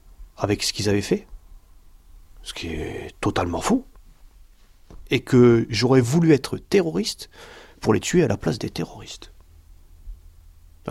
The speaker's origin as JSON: {"language": "French", "country": "France", "said": "Moi, je suis français."}